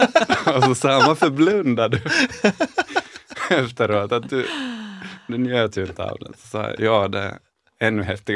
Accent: Jakobstad, Ostrobothnia, Finland; Så jag är uppväxt i Jakobstad och en mindre stad.

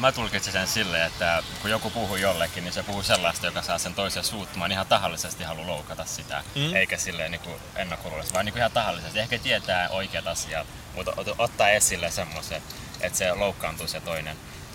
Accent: Kurdistan Region, Iraq; now in Finland; Mä oon Kurdistanista, joka ei löydy kartalta, mutta se on siellä jossain Pohjois-Irakissa.

